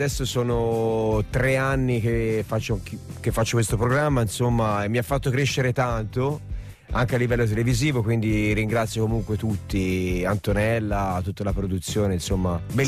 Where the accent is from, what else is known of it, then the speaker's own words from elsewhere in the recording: Pistoia, Tuscany, Italy; Io sono pistoiese.